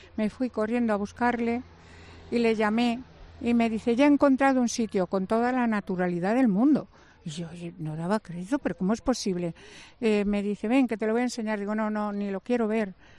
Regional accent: La Puebla de Almoradiel, Castilla-La Mancha, Spain; Y nos llevamos al pueblo, yo tengo una casa en mi pueblo, la Puebla de Almoradiel, y nos llevamos a un chico.

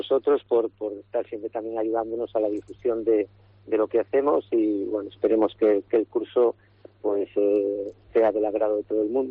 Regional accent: Cantabria, Spain; a mí, sabes que soy cántabro por los cuatro costados

